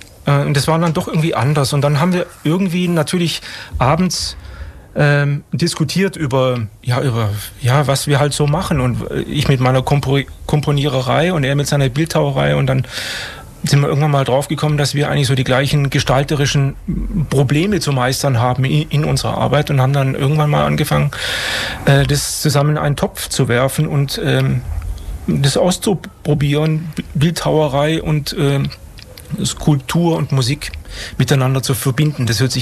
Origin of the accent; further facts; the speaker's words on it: Friedrichshafen, Baden-Württemberg, Germany; Ich komme ja aus Friedrichshafen, da gibt es ein Freibad mit einem 10-Meter Sprungturm.